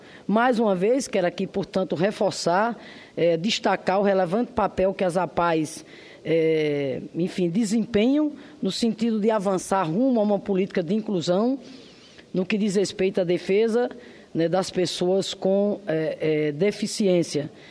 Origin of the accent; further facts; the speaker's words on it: Rio Grande do Norte, Brazil; lá do meu estado, Rio Grande do Norte